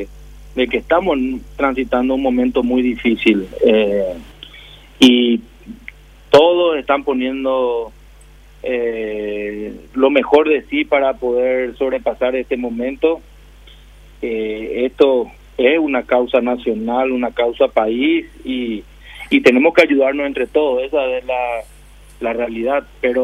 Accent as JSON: {"language": "Spanish", "country": "Paraguay"}